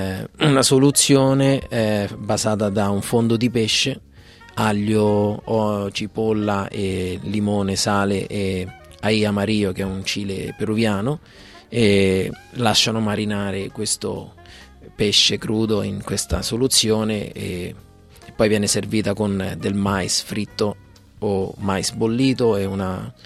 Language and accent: Italian; Rome, Lazio, Italy; now in Melbourne, Australia; sono nato e cresciuto in Italia a Roma.